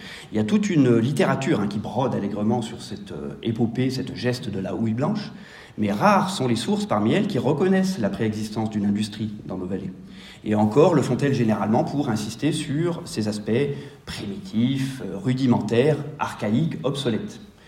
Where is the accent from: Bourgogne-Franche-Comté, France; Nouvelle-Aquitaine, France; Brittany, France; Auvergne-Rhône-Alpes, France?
Auvergne-Rhône-Alpes, France; chez nous en Maurienne, et notamment en Haute-Maurienne.